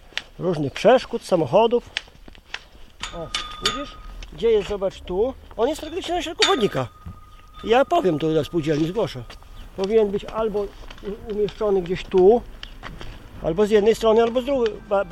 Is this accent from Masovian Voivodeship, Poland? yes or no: yes; Przasnysz, Masovian Voivodeship, Poland; born there; also born or lived in Białystok; Mam 46? Nie, no już 47 będzie w maju. Urodziłem się w takim niedużym miasteczku Przasnysz.